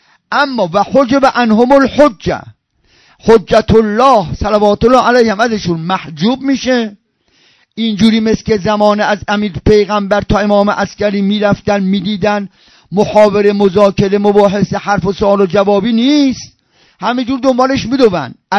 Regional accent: Isfahan, Iran; و گفت کجایی هستی؟ و گفتم ایرانی. و کجا؟ اینا اصفهانو.

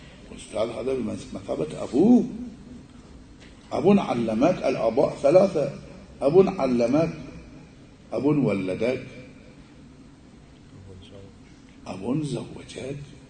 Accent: Iraq; مثل ما يعبرون عندنا بالعراق عسكا

